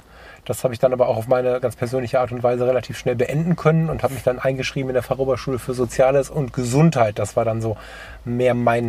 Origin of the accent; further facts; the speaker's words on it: Düsseldorf, North Rhine-Westphalia, Germany; born there; Geboren in Düsseldorf-Kaiserswerth